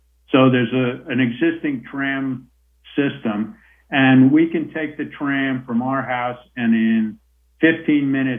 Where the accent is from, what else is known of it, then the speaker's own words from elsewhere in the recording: United States; moved away as an adult; now in Melbourne, Australia; the closest I'd ever been was Mexico. And we moved here and we just love it. So we love America, and we're American citizens, but now we're also Australian citizens, and we just think it's a fabulous place to live.